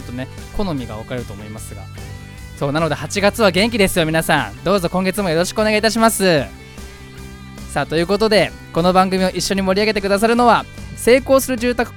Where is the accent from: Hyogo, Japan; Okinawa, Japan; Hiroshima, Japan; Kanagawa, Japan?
Kanagawa, Japan; Fujisawa; 藤沢出身の俳優タレントとして活動する私